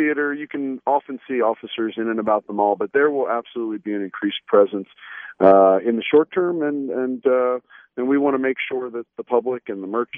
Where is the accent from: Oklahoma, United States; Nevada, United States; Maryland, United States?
Maryland, United States; Columbia; I grew up right in Columbia. I was born at Howard County General Hospital, a few blocks from here